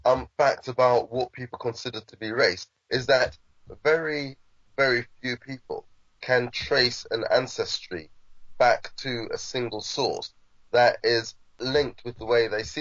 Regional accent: Jamaica; And there's a story I remember from being a child. I grew up in Jamaica.

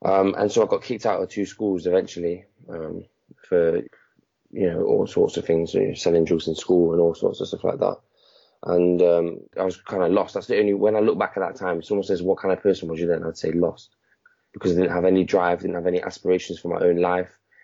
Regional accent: Nottingham, East Midlands, United Kingdom; So I'm from the Nottingham area. Currently, I'm 24 years old now.

